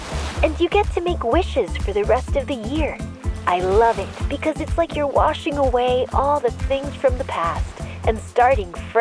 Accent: Maplewood, New Jersey, United States; Sure, so I'm from Maplewood, New Jersey, and I love Pride Fest.

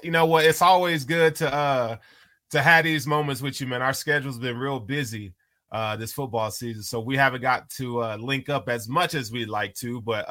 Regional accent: Chattanooga, Tennessee, United States; Chattanooga, Tennessee.

